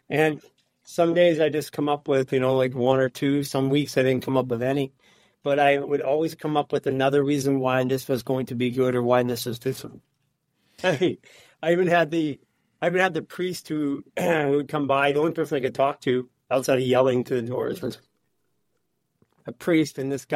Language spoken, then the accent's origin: English; Canada; I could be in Canada, back in my home country.